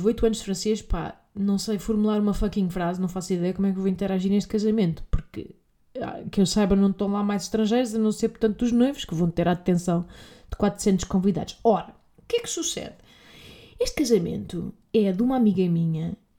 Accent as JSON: {"language": "Portuguese", "country": "Portugal", "said": "Eu, como saloia tuga"}